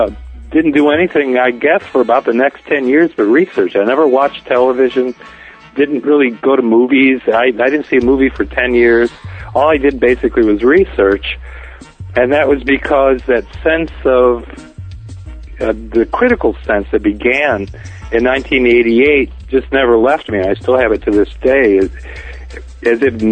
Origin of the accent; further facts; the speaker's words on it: Ohio, United States; moved away as an adult; now in Los Angeles, United States; And I came to Los Angeles from Ohio. I had worked for a tiny machine tool company out there